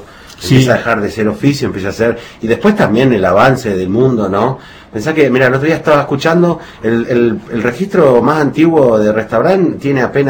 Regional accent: Buenos Aires, Argentina; now in Bariloche, Argentina; yo soy porteño, ¿no? Pero cuando empezás a vivir en el interior, le cuesta al porteño, estar de igual a igual, ¿no? Nosotros somos del interior

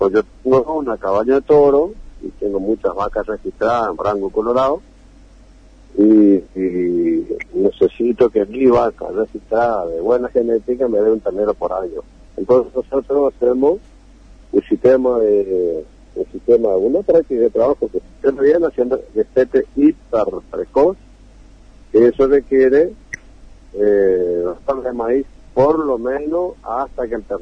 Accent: Misiones, Argentina; nosotros somos una provincia de Misiones donde no somos productores de grano

